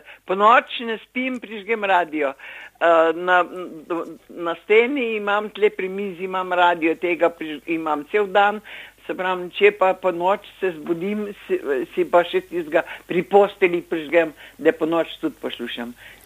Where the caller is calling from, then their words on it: Ljubljana, Central Slovenia, Slovenia; Ljubljani.